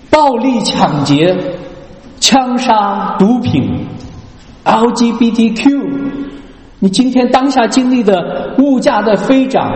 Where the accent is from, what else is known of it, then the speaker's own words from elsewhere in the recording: China; now in United States; 我们中国人穷惯了，也被独裁政府压制惯了，所以每个人都是为了这样一个目的来到这个国家。